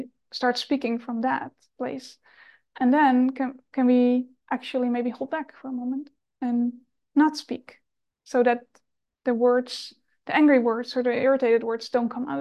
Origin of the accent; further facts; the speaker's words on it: Netherlands; I'm from the Netherlands, and it's a very direct culture.